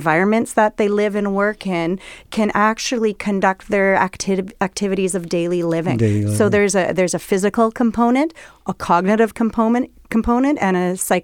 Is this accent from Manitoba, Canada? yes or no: yes; Winnipeg, Manitoba, Canada; Yeah, I grew up in Winnipeg, and I am indeed aging. I'm 45 years old